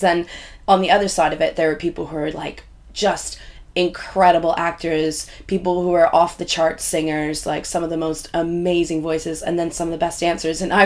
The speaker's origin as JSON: {"language": "English", "country": "Canada", "said": "I'm from Canada, and I was applying to different places in Toronto."}